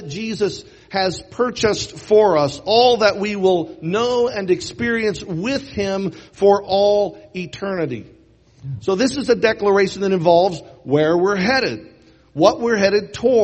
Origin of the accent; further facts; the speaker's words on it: Joplin, Missouri, United States; a small town in the vicinity of my hometown of Joplin.